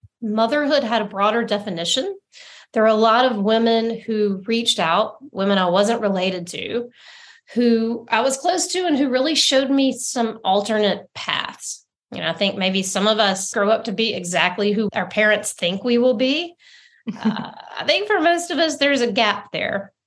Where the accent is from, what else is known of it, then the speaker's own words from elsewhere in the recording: Montgomery, Alabama, United States; this is the only book I've written set in the time and place of my childhood. I grew up in Montgomery.